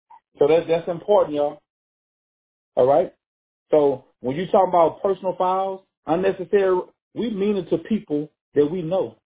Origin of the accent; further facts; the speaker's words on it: Louisiana, United States; Y'all, I'm from Louisiana. DJ, down here we got the New Orleans Saints.